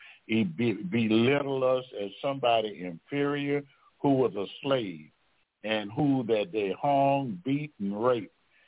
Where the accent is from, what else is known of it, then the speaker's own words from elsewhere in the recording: Baton Rouge, Louisiana, United States; Why I'm from Baton Rouge, Louisiana, why is it 70% in the state of Louisiana?